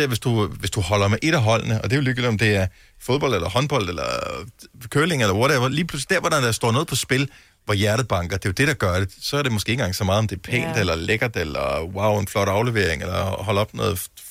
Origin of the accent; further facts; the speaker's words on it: Bramming, Region of Southern Denmark, Denmark; det er jo min barndomsby.